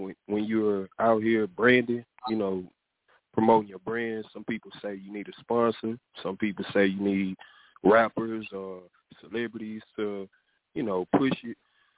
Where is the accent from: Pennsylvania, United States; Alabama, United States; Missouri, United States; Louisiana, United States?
Louisiana, United States; You know, we come from Louisiana, and I'm looking at how the foods are cooked out there.